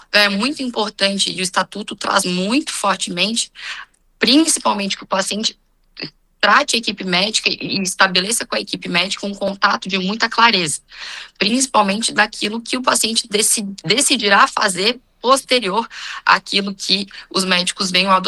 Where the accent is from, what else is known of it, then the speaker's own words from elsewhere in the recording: Brazil; ainda é uma dificuldade para nós, como brasileiros, tratarmos do assunto morte